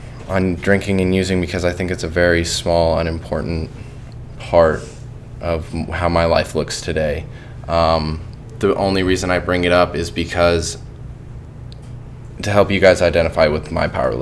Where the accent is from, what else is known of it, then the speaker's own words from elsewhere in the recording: Austin, Texas, United States; born there; I was born in Austin, Texas, January 1st, 1993, to my dad, Todd, and my mom, Jennifer, and I feel like I came from a very loving family.